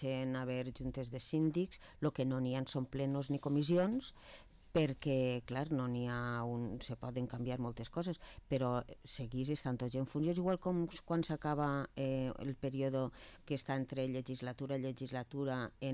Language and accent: Catalan; Vila-real, Valencian Community, Spain; jo soc de Vila-real, estic en Vila-real